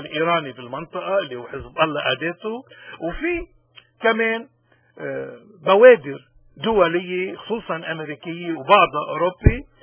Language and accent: Arabic; Lebanon; ولكن نحن كلبنانيين تنستفيد من هالفرصة